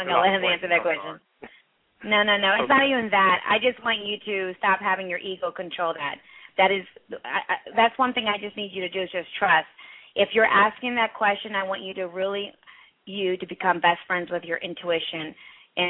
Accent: Philadelphia, Pennsylvania, United States; Yeah, I'm from Philly, so we used to go there every year.

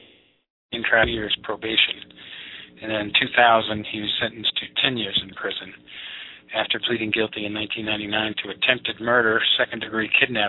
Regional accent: Dorchester, Massachusetts, United States; And also a guy from my hometown, Dorchester, native of Dorchester, Billy Traft, gave his fans a good show.

